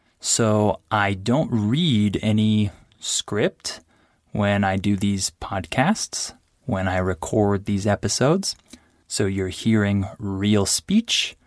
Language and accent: English; San Diego, California, United States; So first, I'll tell you a little bit about the weather in my hometown, which is San Diego, California.